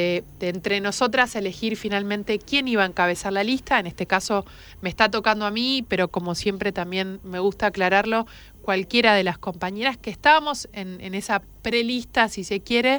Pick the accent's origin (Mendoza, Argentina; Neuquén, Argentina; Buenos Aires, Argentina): Neuquén, Argentina; Centenario; Yo soy de Centenario, uh-huh.